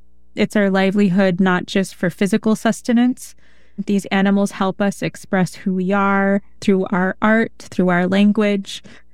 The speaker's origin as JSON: {"language": "English", "region": "Alaska", "country": "United States", "said": "I'm from St. Lawrence Island."}